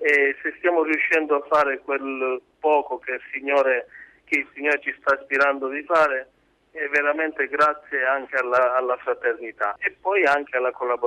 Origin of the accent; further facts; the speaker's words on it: Sicily, Italy; compreso me che sono siciliano.